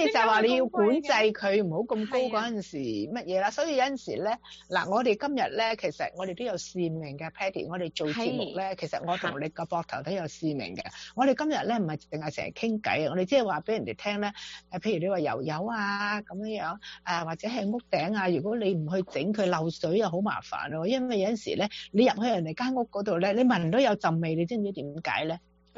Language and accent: Cantonese; China; 我哋中国人好多唔做呢样嘢。